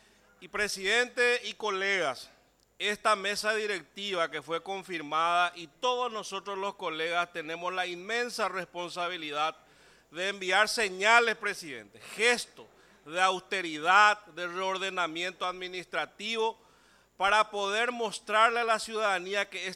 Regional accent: Paraguay; Sin inseguridad no hay prosperidad, no hay un sueño colectivo que podamos desarrollar como paraguayos.

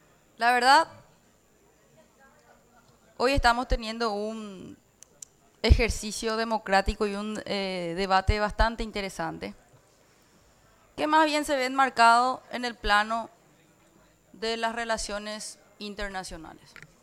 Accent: Paraguay; Yo me autopercibo como paraguaya, respondo a la Asociación Nacional Republicana, que tiene un ideario propio, una agenda propia. Pero como paraguaya, no puedo no ver que de alguna manera sí existe una violentación a la soberanía.

